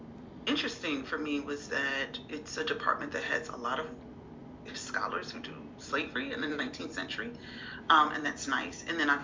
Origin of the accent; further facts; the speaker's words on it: Washington, District of Columbia, United States; also born or lived in Brooklyn; I grew up also in Washington, D.C., and I've lived in Brooklyn before I moved to Nebraska.